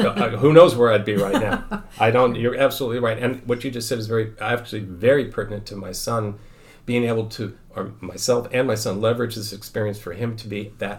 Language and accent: English; Kansas City, United States; I grew up in Kansas City, so I kind of understand how she might have felt.